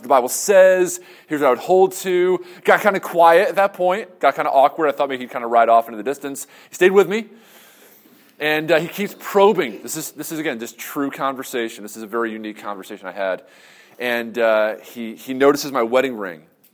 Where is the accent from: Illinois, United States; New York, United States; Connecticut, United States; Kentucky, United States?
New York, United States; I'm from New York, so I'm going to start on time.